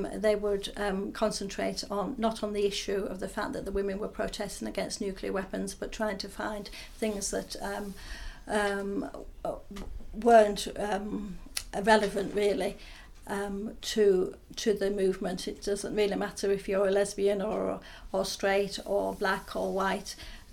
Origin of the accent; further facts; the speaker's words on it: Barrow-in-Furness, North West England, United Kingdom; I grew up in Barrow-in-Furness, and they're building Trident submarines there